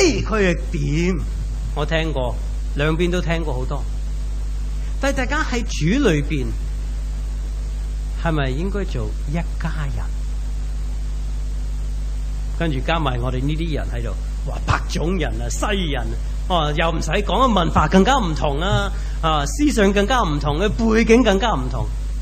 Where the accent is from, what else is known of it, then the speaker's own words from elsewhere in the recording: Macau; 我哋澳门人系讲广东话。